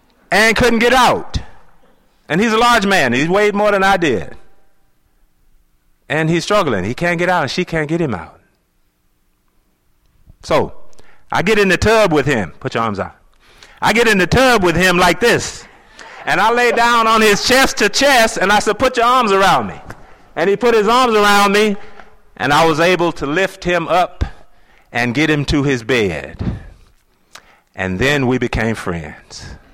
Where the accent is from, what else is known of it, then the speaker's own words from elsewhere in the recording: Tennessee, United States; Dr. King was an example for me because I grew up in Tennessee and he was in Memphis when I was a little boy.